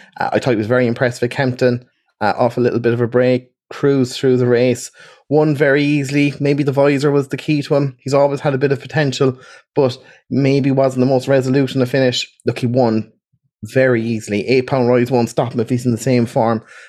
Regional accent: Cork, Munster, Ireland; accent: Cork; I'm from Cork

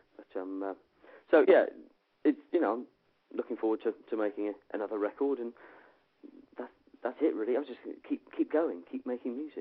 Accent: South West England, United Kingdom; We come from Somerset in the southwest

